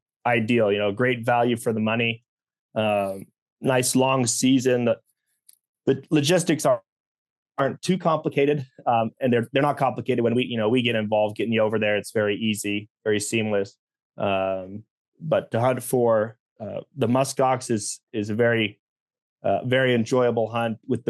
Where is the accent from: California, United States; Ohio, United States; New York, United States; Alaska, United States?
Alaska, United States; Growing up in Alaska, it's very similar to Alaska in many ways